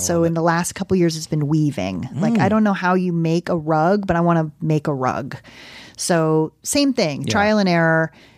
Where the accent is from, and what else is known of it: East Coast, United States